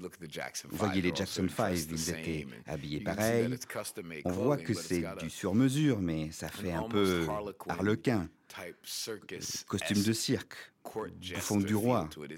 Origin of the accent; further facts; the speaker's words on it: France; Non, non, non, on dit chic, on est français.